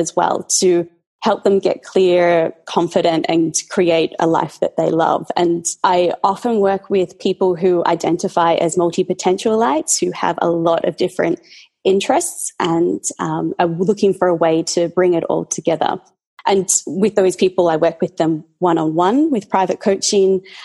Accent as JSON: {"language": "English", "country": "Australia", "said": "Well, I am Australian, if you can't quite tell from my accent. I currently live in Melbourne, Australia, but I do often travel around the world."}